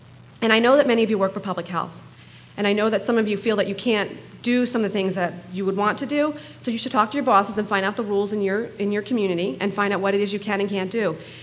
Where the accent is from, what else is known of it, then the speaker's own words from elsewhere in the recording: New Jersey, United States; I'm a very fast talker. I'm from Jersey.